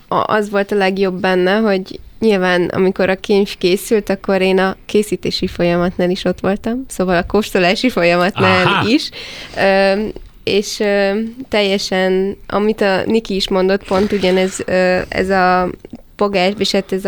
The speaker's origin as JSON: {"language": "Hungarian", "town": "Szombathely", "region": "Vas", "country": "Hungary", "said": "én meg szombathelyi vagyok, az meg így inkább az osztrák határ környékén"}